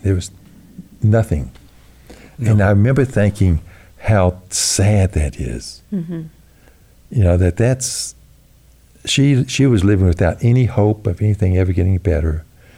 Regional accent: North Carolina, United States; I'm from North Carolina, and he's a land appraiser.

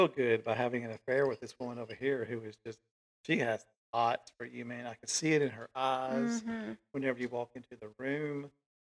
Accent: Vicksburg, Mississippi, United States; born there; Now, I was born in Vicksburg, Mississippi, the very, very heart of the Civil War.

